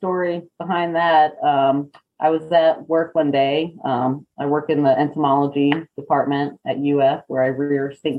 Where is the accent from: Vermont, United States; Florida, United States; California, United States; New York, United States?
Florida, United States; Gainesville; I grew up in Florida, in North Florida, in Gainesville